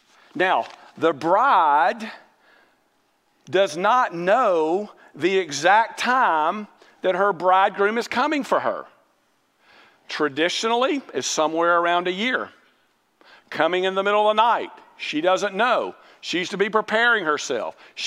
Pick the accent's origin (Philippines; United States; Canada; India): United States; Mobile, Alabama; I grew up in Mobile, and I don't like Mardi Gras